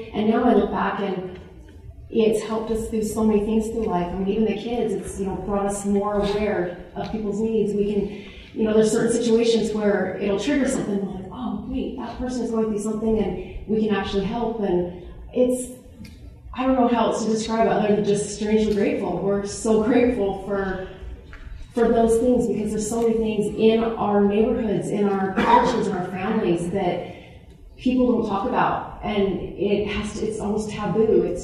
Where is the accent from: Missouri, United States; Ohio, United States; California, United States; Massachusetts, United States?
California, United States; So... I grew up in California. We moved to Utah.